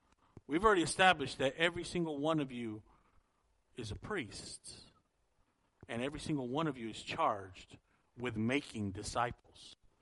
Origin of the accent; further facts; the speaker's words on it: San Jose, California, United States; if you go back to my hometown of San Jose and we're able to find somebody that knew me when I was 21